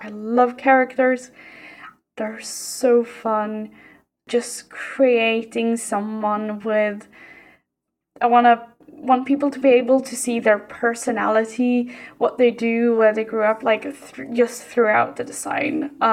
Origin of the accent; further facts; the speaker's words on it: Stockholm, Stockholm County, Sweden; Oh yeah, I'm from Sweden. I live in Stockholm.